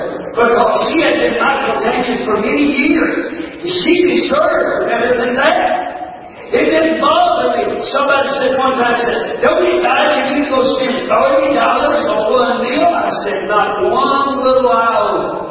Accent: the South, United States; I'm from the South, we eat breakfast, dinner, and supper.

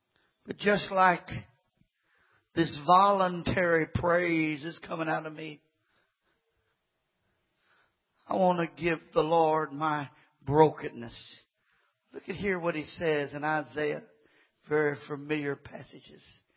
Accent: Kentucky, United States; I was raised again in Kentucky, and there's one group of folks in Kentucky that they wouldn't even say the word pride.

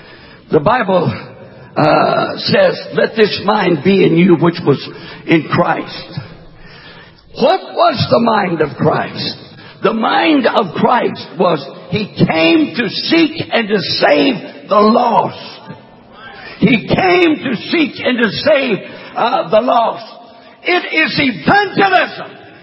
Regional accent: Texas, United States; also born or lived in California; When I was just a small boy living out there in West Texas, I don't know if you can find God in West Texas with a search warrant. God had to get me all the way to California to get saved.

